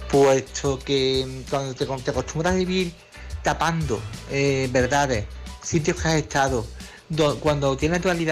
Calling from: Córdoba, Andalusia, Spain; de Córdoba.

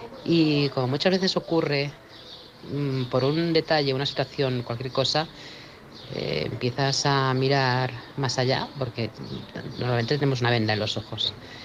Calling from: Manresa, Catalonia, Spain; corresponsal de Manresa, Barcelona.

